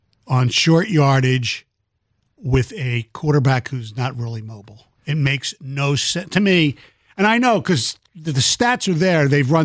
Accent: Philadelphia, Pennsylvania, United States; Now, lucky enough that I grew up in Philadelphia where I have another team, they're my B team, my A minus team, whatever.

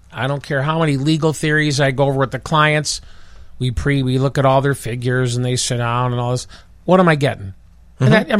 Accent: Oak Park, Illinois, United States; Where I grew up in Oak Park, when you leave Oak Park, it's $8 a thousand.

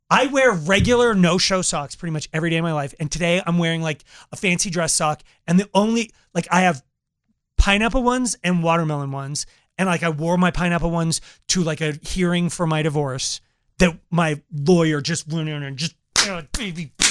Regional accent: Longmont, Colorado, United States; I'm from Longmont, bro.

